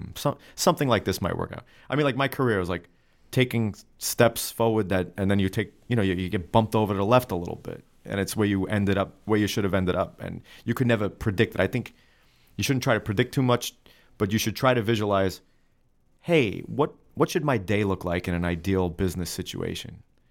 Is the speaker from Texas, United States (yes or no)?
no; Brooklyn, New York, United States; You know, I saw that growing up in Brooklyn.